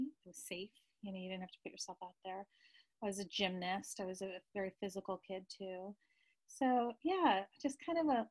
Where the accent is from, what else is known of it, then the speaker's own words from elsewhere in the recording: Westchester County, New York, United States; I was born in Stuyvesant Town in New York City, and grew up in Westchester County, right outside New York City.